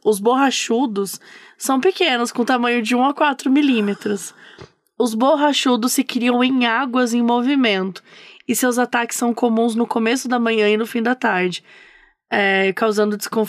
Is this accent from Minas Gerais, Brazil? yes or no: yes; Minas Gerais, Brazil; Pô, sou de Minas Gerais. Era uma coisa muito normal.